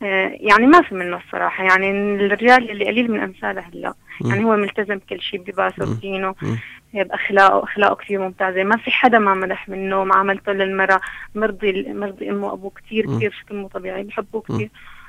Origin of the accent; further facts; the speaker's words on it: Syria; أنا من الشام.